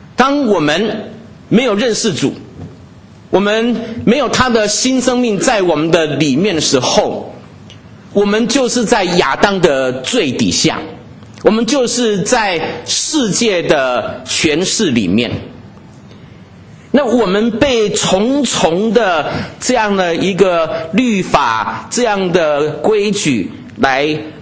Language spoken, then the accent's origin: Chinese; Taiwan; 我从台湾来，在台湾呢，这个有这个死刑